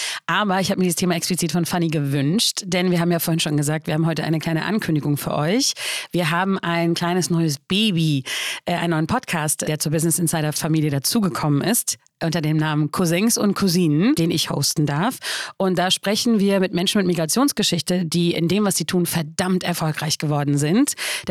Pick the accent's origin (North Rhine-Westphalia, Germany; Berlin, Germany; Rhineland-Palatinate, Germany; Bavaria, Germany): Berlin, Germany; born there; Wir sind alle in Berlin geboren. Meine Eltern sind aber damals in den 70ern aus der Türkei eingewandert.